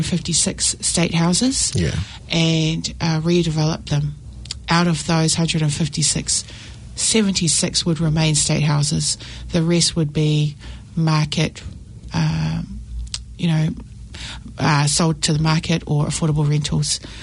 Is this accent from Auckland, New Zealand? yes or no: yes; Mangere, Auckland, New Zealand; I grew up in Mangere. So growing up in Mangere in the 80s